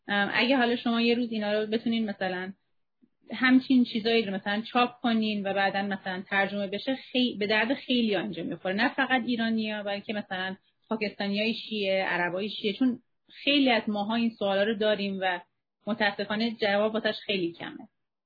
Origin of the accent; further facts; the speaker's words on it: United States; من یه کسی هم که تو آمریکا به دنیا آمدم، تو آمریکا بزرگ شدم، اینجا واحد، یعنی هیچ وقت هم زوری نبود مثلا، ولی تو کامیونیتی اسلامی بودم، بعد با حجاب شدم